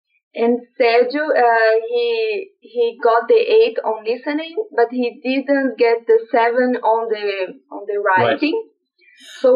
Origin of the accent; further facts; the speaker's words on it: Brazil; English is a second language; I'm from Brazil.